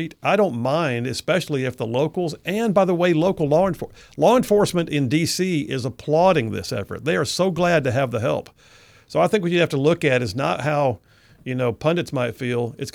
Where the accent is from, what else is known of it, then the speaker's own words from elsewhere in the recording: Birmingham, Alabama, United States; I grew up in West Birmingham. A lot of my growing up, my grandparents lived in Inslee, Wylam, all that area that you just don't go walk around at night anymore.